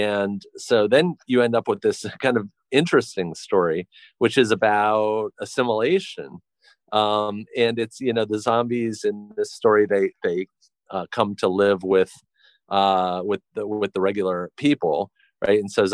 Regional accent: United States; I grew up in the United States in a middle-class family situation.

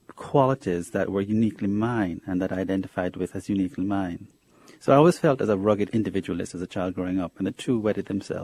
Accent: Jamaica; now in United States; as a child growing up in Jamaica, I had always had a sort of spiritual rapport with America.

